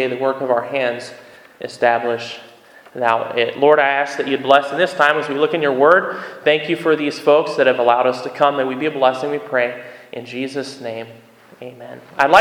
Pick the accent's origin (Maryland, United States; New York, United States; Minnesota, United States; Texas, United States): Maryland, United States; also born or lived in Kansas; Because I was born in Kansas, but grew up, most of my life's been in Maryland.